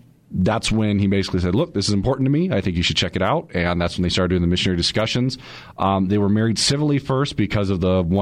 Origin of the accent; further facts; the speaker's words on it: Michigan, United States; So, born and raised in Michigan. Both of my parents are converts.